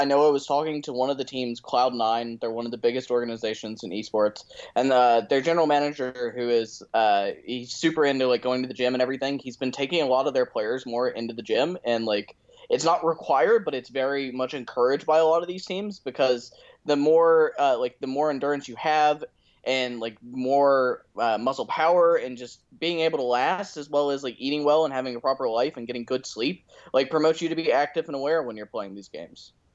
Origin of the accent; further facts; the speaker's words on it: Atlanta, Georgia, United States; Currently, I'm in Atlanta, Georgia, which is my hometown originally, covering a Counter-Strike Global Offensive tournament.